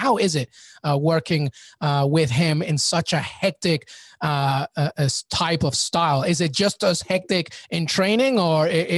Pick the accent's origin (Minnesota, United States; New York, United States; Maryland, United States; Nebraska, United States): New York, United States; New York City; I'm in New York City. Yeah. I'm a New Yorker.